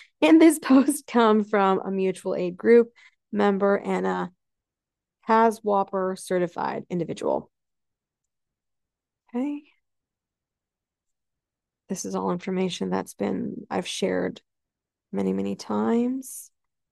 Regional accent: Canada; The reason I don't know if it's called a governor or a senator is because I'm Canadian. So I go by like mayor and premier.

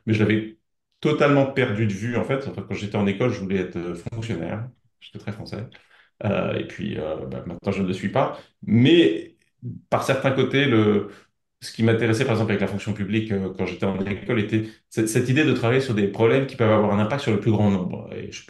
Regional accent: Normandy, France; also born or lived in Paris; français. Je suis né à Paris il y a un peu plus de 40 ans, un peu plus de 40 ans maintenant. Et après, j'ai grandi en Normandie toute mon enfance, à la campagne.

